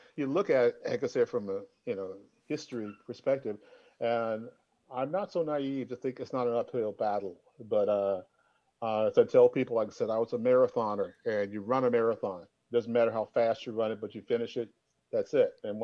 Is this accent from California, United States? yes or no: no; Portland, Oregon, United States; I grew up in Portland, and there is, you know, little aspects, you know, as far as historically that are part of my historical DNA.